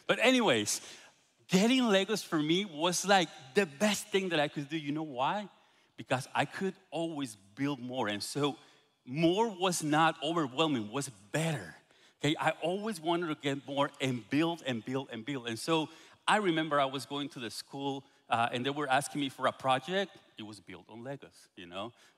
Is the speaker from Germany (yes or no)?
no; Guatemala; moved away as an adult; now in United States; I'm from Guatemala, okay? So I'm Guatemalan. Me and my wife, we came 5 years ago.